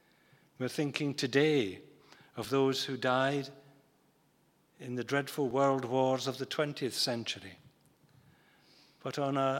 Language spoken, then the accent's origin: English; Scotland, United Kingdom; which I didn't think, as a Scotsman, was really good value for money.